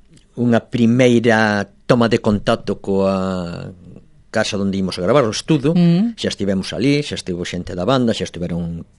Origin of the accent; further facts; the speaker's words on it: Fene, Galicia, Spain; consideramos que somos de Fene e debemos claro. Estrenar en Fene.